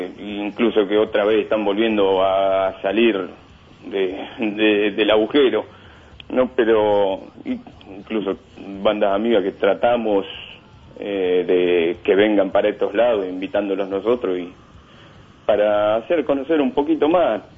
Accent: Venado Tuerto, Santa Fe, Argentina; now in Buenos Aires, Argentina; yo, efectivamente somos de Venado Tuerto.

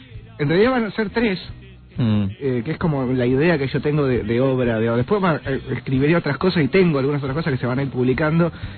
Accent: Argentina; la llevamos todos en el ADN, digamos. O sea, sos argentino, no podés no ser peronista.

